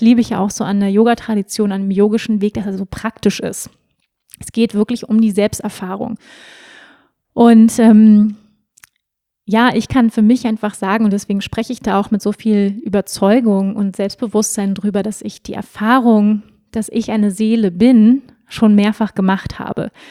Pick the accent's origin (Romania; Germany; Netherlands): Germany; ich bin ja auch in Deutschland groß geworden, immer sehr besetzt eben mit dem christlichen Glauben. Ich bin ohne Religion groß geworden